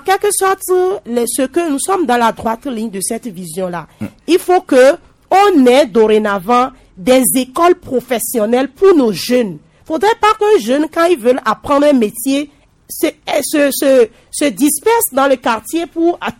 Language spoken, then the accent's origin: French; Togo; On a des mains d'œuvre ici, chez nous au Togo. On a des talents.